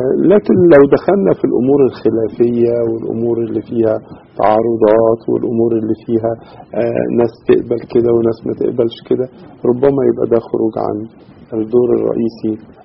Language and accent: Arabic; Egypt; لكن عايز اقول لحضرتك ان في خبرة عندنا في مصر